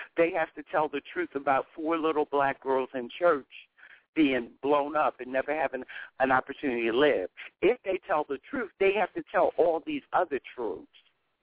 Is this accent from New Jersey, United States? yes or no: no; Maryland, United States; I grew up in Maryland, all right, 3 hours south of here.